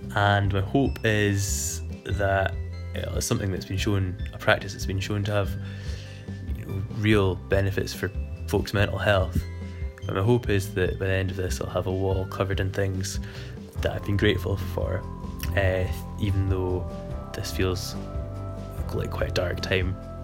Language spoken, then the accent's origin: English; Lochalsh, Scotland, United Kingdom; I'm from Lochalsh on the west coast of Scotland.